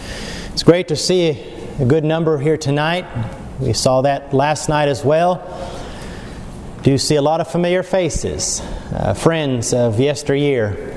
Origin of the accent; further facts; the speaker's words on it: Derby, Kansas, United States; I can distinctly recall when I was growing up in Derby, Kansas, just outside of Wichita.